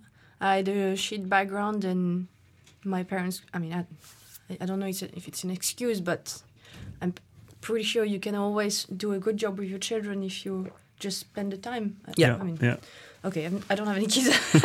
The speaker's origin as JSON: {"language": "English", "country": "Réunion", "tie": "born or raised there", "said": "actually, there is a sort of racism on Reunion."}